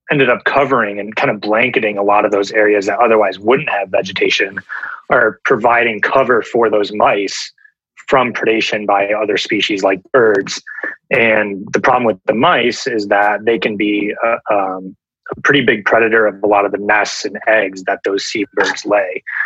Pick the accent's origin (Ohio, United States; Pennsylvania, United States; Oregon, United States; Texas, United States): Ohio, United States; So I grew up in Northeast Ohio, went to the Ohio State University